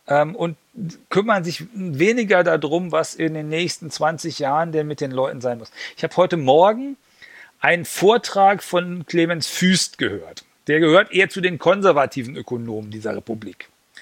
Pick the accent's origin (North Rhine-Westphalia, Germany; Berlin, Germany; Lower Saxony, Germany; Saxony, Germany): Berlin, Germany; also ich bin ja Berliner.